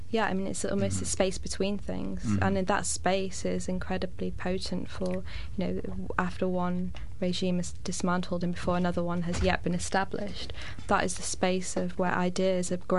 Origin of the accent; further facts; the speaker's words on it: Manchester, North West England, United Kingdom; in my hometown of Manchester